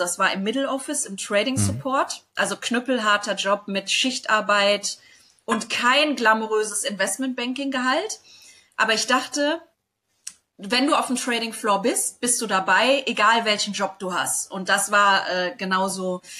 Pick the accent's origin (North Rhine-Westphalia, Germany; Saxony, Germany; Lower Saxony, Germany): North Rhine-Westphalia, Germany; Solingen; Also ich komme aus Solingen, das ist jetzt kein kleines Dorf, aber das ist jetzt auch nicht der Nabel der Welt.